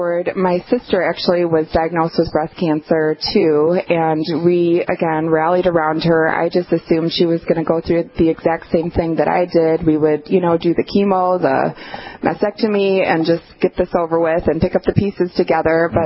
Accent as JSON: {"language": "English", "region": "Colorado", "country": "United States", "tie": "born or raised there", "said": "So I grew up with my older sister, Sheila, and my dad, and we grew up outside of in Colorado, outside of Denver, Boulder area."}